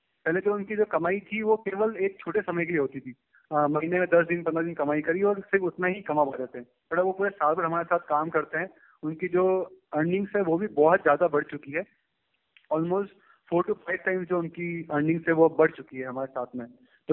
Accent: Kankroli, Rajasthan, India; मैं उदयपुर के पास एक टाउन है राजसमंद कांकरोली, मैं वहां से बिलोंग करता हूँ।

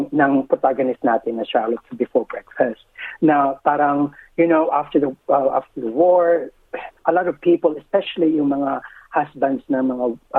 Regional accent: Melbourne, Victoria, Australia; Even though I'm from Melbourne, yes, I'm going to Sydney Fringe.

